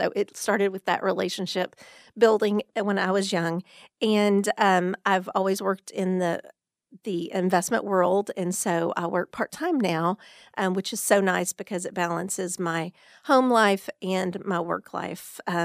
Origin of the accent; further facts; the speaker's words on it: Waco, Texas, United States; I grew up in Waco, and my parents were obviously a Christian family